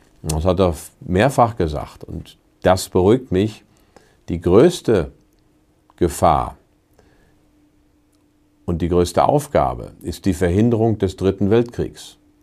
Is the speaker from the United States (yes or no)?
yes; United States; Als Amerikaner